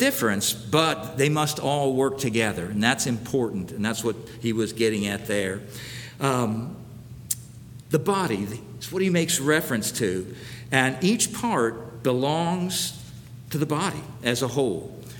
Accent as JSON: {"language": "English", "country": "United States", "said": "If you step back as an American, you can see some things about Americans."}